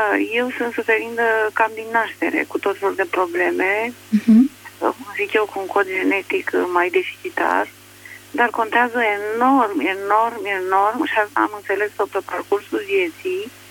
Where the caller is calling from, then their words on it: Alexandria, Teleorman, Romania; din Alexandria